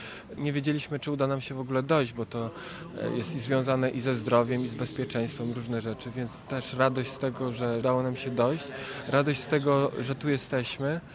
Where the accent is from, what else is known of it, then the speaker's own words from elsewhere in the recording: Gdańsk, Pomeranian Voivodeship, Poland; jestem z Gdańska.